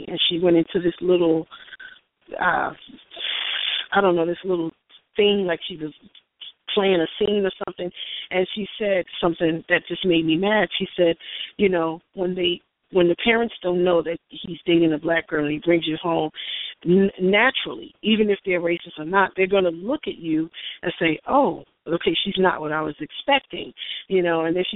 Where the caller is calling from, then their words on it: New Jersey, United States; Hey, everybody.